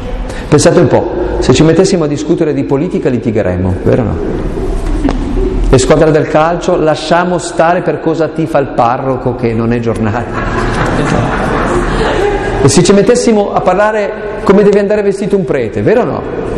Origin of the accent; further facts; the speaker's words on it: Aosta Valley, Italy; io sono valdostano, quindi vengo dai confini dell'impero, e noi abbiamo una lunga tradizione autonomista